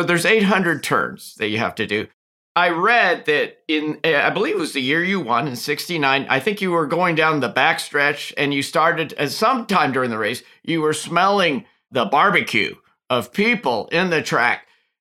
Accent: Indianapolis, Indiana, United States; moved away as an adult; now in Boston, United States; Now, I grew up in Indianapolis, but then when I went to school, I came up here to Boston.

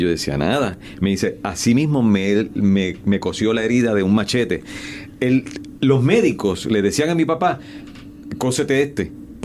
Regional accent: Mayagüez, Puerto Rico; Eso es lo que yo vine a estudiar de Mayagüez.

